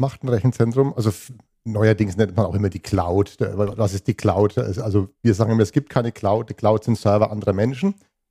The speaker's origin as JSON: {"language": "German", "town": "Haßfurt", "region": "Bavaria", "country": "Germany", "said": "42 Jahre jung. Bin aus Haßfurt hier im schönen Unterfranken. Man hört es an dem rollenden R, haben wir schon festgestellt."}